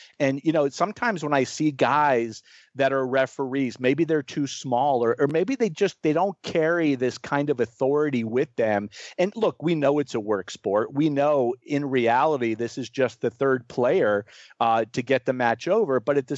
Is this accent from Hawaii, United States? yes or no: no; Florida, United States; Again, growing up in Florida, and we had several referees that were down there, and I enjoyed them.